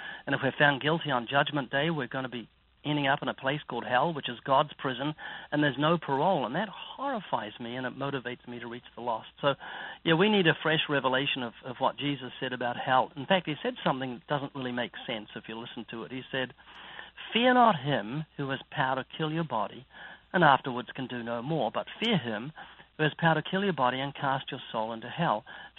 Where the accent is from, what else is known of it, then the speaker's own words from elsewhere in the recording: Texas, United States; I'm from Texas, and I've been faking it for 27 years.